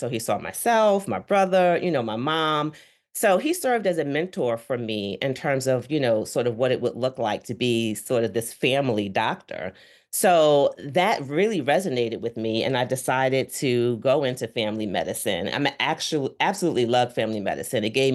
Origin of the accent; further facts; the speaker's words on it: Brooklyn, New York, United States; But growing up in Brooklyn, New York, I lived with my grandparents.